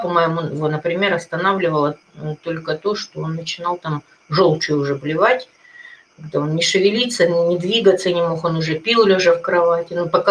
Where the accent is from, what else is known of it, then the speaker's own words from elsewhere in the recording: Moscow, Russia; Я алкоголичка из Москвы.